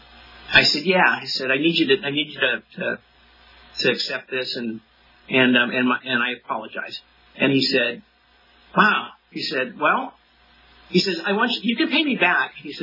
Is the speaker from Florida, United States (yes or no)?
no; Kingsburg, California, United States; in the little town where I grew up in Kingsburg